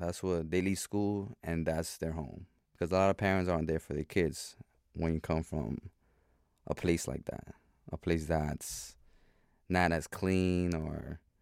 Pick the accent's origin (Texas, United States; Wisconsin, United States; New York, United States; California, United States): New York, United States; Bronx; Growing up in the Bronx is not easy, man, you know?